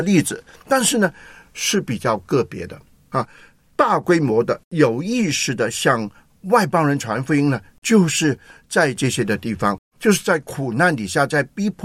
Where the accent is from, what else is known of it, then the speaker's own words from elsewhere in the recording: Hong Kong; 因为我们香港人不多啊